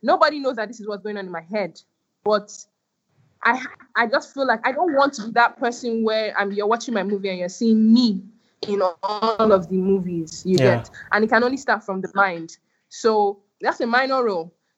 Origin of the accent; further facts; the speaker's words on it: Lagos, Nigeria; I'm not South African. I'm Nigerian. I'm Lagosian. I'm a Yoruba girl.